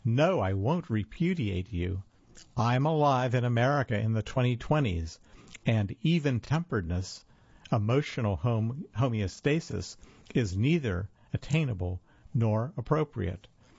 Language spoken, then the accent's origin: English; Rogers, Arkansas, United States; I was getting ready to drive from Charlottesville, Virginia, about 18 hours west to my hometown of Rogers, Arkansas, to visit family.